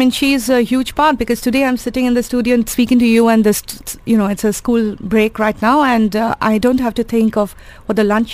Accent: Kolkata, West Bengal, India; I grew up in Calcutta, and very typical Bengali parents.

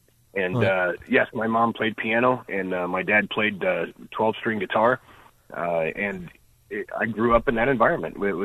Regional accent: Effingham, Illinois, United States; I tell you what, growing up in Effingham, it was called the Crossroads of America.

